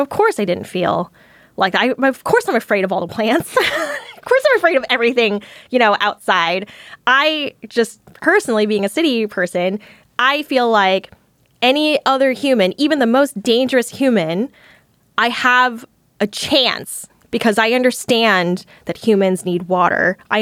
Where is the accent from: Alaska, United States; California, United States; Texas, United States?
Texas, United States; Dallas; I don't have snake vision. I'm from Dallas.